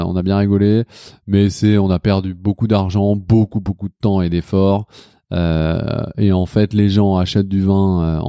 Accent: Lyon, Auvergne-Rhône-Alpes, France; Parce que moi, je viens de Lyon.

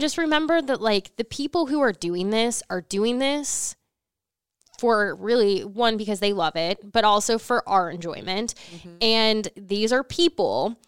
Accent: Nebraska, United States; I grew up in Nebraska. I have cheered for the Huskers.

